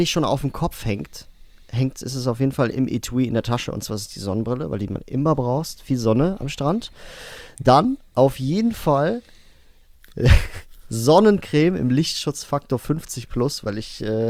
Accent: Cologne, North Rhine-Westphalia, Germany; Ja, bin ich als Kölner ehrlich gesagt ein bisschen stolz drauf, ne?

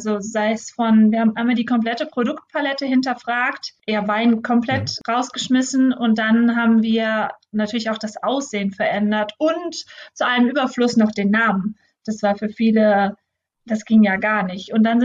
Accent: Solingen, North Rhine-Westphalia, Germany; also wir wohnen ja jetzt auch in Solingen, zwischen Düsseldorf und Köln gelegen. Mhm. Wir sind hier aufgewachsen im Stadtteil Ohligs

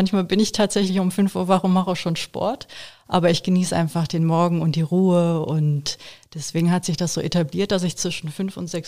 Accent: Mettmann, North Rhine-Westphalia, Germany; tatsächlich ist es so, dass ich selber komme aus Mettmann, aus einer Kleinstadt. Mhm. Und das ist natürlich meine Heimat und ich fühle mich da auch nach wie vor wohl.

